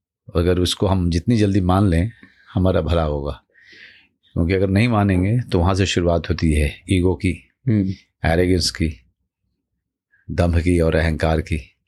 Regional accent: Bihar, India; born there; मैं गांव में पैदा हुआ था। मेरे पिताजी किसान थे, 6 भाई बहन हम लोग।

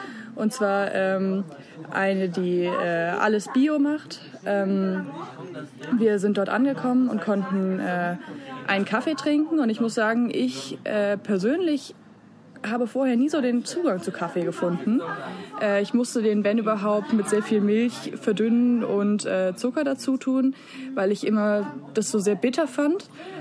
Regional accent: North Rhine-Westphalia, Germany; Jena hat zwar zumindest ein paar Berge, aber aufgewachsen bin ich im Münsterland, was wirklich platt wie ein Pfannkuchen ist.

